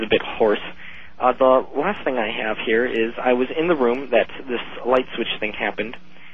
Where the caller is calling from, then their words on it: Minneapolis, Minnesota, United States; Hello, Art. … from Minneapolis.